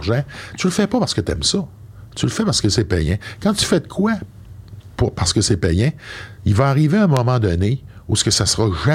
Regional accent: Sainte-Anne-de-Portneuf, Quebec, Canada; Je viens de la Côte-Nord, Saint-Anne-de-Portneuf, un petit village sur la Côte-Nord.

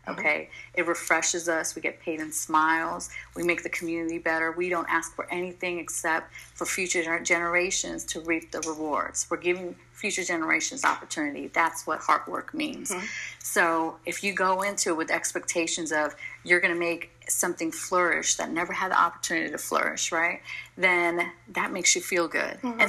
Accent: New York City, New York, United States; also born or lived in Pakistan; I came from New York City, a melting pot.

